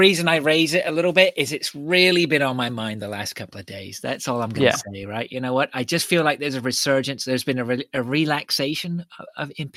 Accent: Canada; I was born in the New World, right? I was born in Canada in the 70s, like when, you know what, like I grew up on hamburgers and chocolate chips and cake and good stuff, right?

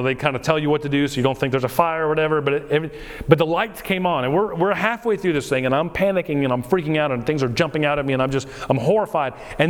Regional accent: Florida, United States; I grew up down in South Florida, which means we didn't have a lot of money

